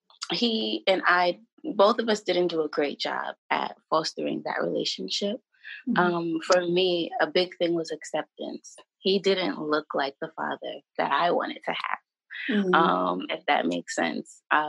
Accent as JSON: {"language": "English", "region": "New York", "country": "United States", "said": "I also work in child welfare. I'm from New York."}